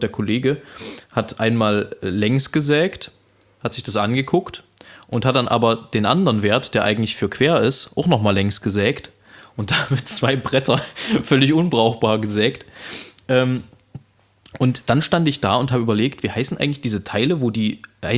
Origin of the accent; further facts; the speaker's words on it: Saxony, Germany; als Sachse